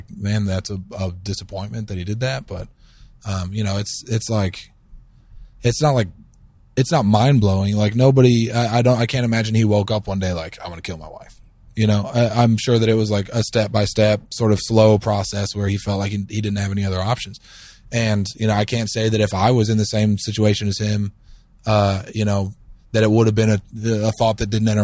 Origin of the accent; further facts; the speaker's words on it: Michigan, United States; Mostly in Michigan.